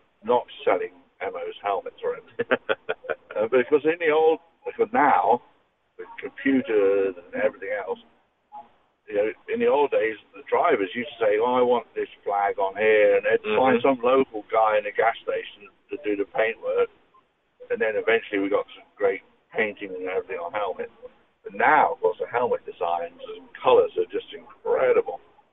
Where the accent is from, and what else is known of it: England, United Kingdom; born or raised there